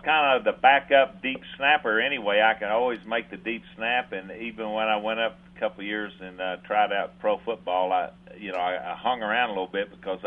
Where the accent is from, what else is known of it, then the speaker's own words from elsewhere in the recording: Texas, United States; also born or lived in Las Cruces, New Mexico; I actually graduated from Las Cruces, New Mexico high school. But I was raised in and around Texas. I moved a little bit, a little small town, Knox City, North Abilene, in between Wichita Falls and Lubbock, out in the middle of nowhere.